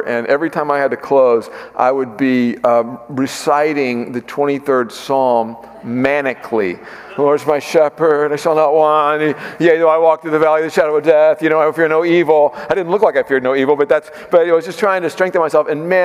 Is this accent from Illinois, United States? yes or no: no; Corpus Christi, Texas, United States; when I was in high school, I worked at a public tennis center in my hometown of Corpus Christi.